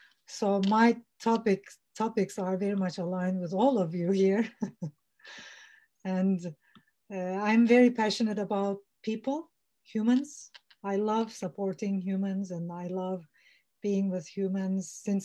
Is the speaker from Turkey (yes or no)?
yes; Turkey; now in London, United Kingdom; I'm originally from Turkey. I'm Turkish